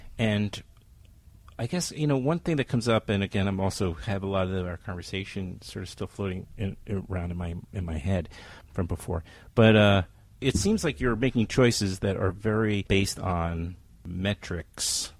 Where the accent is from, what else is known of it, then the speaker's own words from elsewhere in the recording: New York, United States; Well, growing up in New York, man, in the 70s, you know, this is what we did.